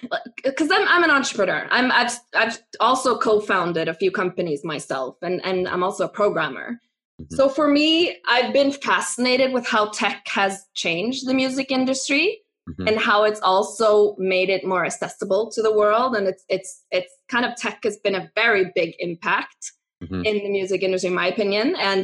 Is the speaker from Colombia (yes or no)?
no; Norway; I'm half Norwegian, half American, but I grew up in Norway, so I consider myself Norwegian.